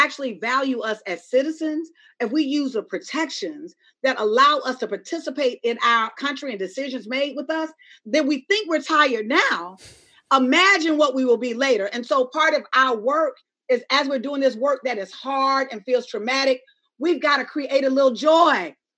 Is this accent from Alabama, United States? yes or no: yes; Alabama, United States; I'm from Alabama. I'm a Black woman from Alabama. I'm tired too.